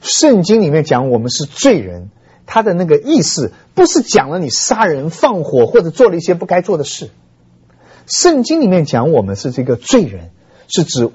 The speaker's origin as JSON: {"language": "Chinese", "country": "China", "said": "哎呀，我们中国人受不了啊。"}